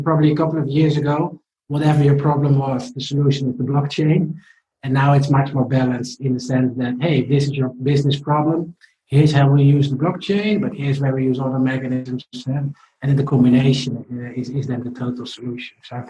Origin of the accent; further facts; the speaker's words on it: Netherlands; It's in my home country, the Netherlands.